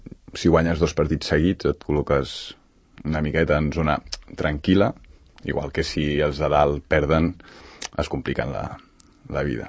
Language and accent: Catalan; Cerdanyola del Vallès, Catalonia, Spain; I, bueno, jo sóc de Cerdanyola, val? Format a Cerdanyola, però em van acollir aquí